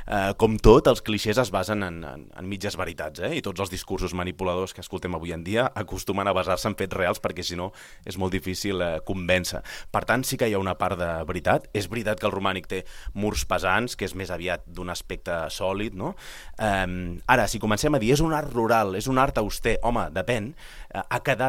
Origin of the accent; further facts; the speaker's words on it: Catalonia, Spain; sí, sí, no només vinc del Penedès en aquest sentit